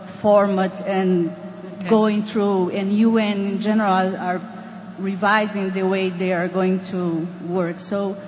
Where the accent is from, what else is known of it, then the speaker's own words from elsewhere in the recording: Brazil; English is a second language; Because, you know, I'm from Brazil.